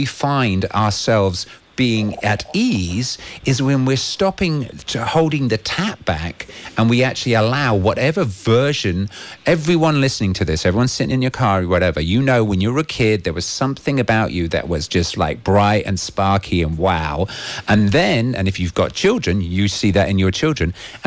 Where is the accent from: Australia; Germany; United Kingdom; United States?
United Kingdom; England; because being English and ironic and having all these sort of, quite often I was told to rein it in.